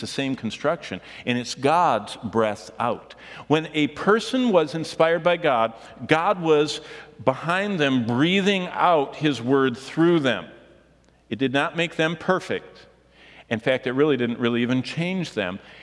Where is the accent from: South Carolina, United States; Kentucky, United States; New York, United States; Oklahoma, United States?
Oklahoma, United States; Tulsa; I'm from Tulsa.